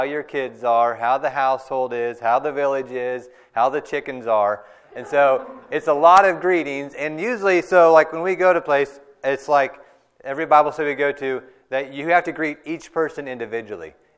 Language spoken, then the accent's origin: English; Abilene, Texas, United States; I'm from Abilene. I've been here my entire life, born and raised in Abilene.